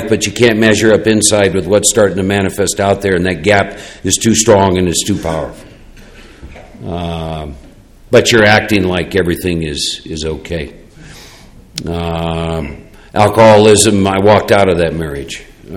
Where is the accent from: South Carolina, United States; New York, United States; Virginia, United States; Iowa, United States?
Iowa, United States; born and raised in Iowa and one of four boys, and I picked up a drink when I was 16